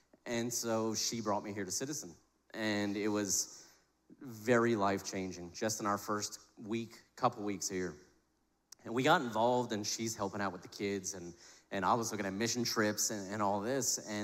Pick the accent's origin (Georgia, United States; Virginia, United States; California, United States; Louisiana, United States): Louisiana, United States; New Orleans; So I grew up in New Orleans, Louisiana. We talked about that.